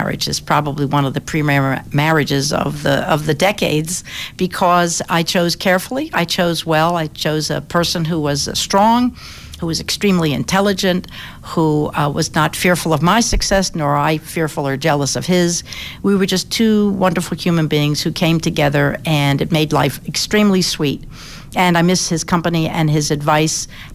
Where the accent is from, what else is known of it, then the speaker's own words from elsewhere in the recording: Philadelphia, Pennsylvania, United States; The main difference is that everybody in the neighborhood was broke, but we weren't poor.